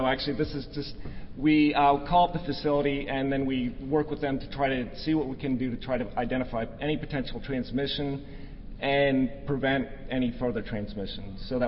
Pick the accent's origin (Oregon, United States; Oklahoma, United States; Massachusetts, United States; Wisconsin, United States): Oregon, United States; I come from Oregon, which, like Alaska, I think is a very beautiful northwestern state.